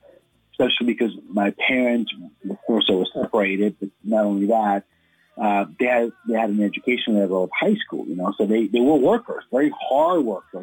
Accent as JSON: {"language": "English", "region": "East Coast", "country": "United States", "accent": "Latino East Coast", "said": "I have this like Latino East Coast accent that just follows me everywhere, especially whenever I get excited or upset about things."}